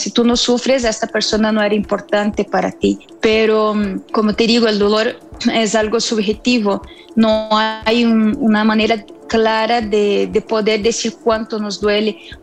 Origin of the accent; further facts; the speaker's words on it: Brazil; moved away as an adult; now in Mexico; Soy brasileña y en el año del 2010 me vine a vivir a México.